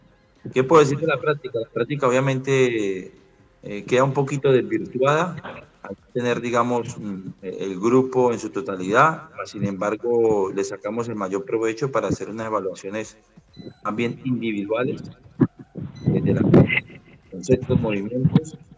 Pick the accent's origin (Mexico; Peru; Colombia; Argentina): Colombia; Valle del Cauca; Bueno, por la región que yo soy, que soy del Valle del Cauca